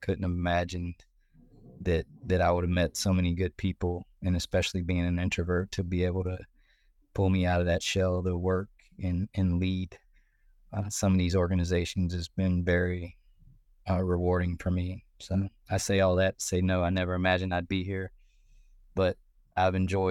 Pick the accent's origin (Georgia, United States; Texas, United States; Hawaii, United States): Georgia, United States; Savannah; I'm a guy from Savannah, Georgia